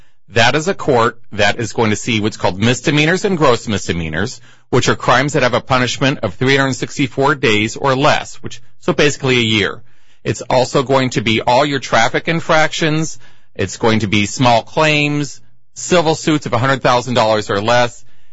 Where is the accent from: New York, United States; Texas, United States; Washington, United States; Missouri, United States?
Washington, United States; Wenatchee; I'm not born, but I was raised in Wenatchee. I moved here in 1970.